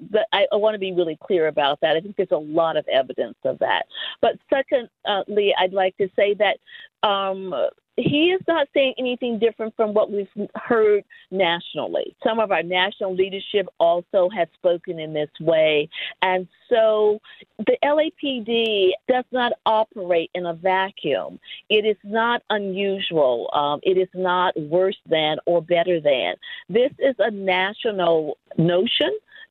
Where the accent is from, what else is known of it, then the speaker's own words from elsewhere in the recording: United States; And that means that we've grown up in the history and the culture of America, the good part of it and the bad part of it.